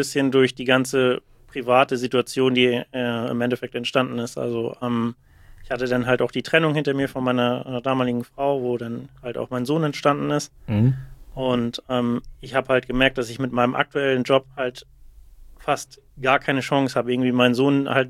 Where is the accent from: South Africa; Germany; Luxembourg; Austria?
Germany; Hürup, Schleswig-Holstein; Genau, also ich komme aus Hürup. Das ist bei Flensburg, ungefähr so 8 Kilometer von Flensburg entfernt.